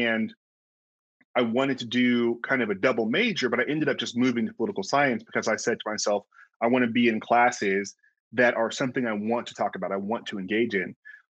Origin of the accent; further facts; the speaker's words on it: Sacramento, California, United States; I'm from Sacramento, California, born and raised. Grew up in Greenhaven, went to McClatchy, attended UC Davis for undergrad.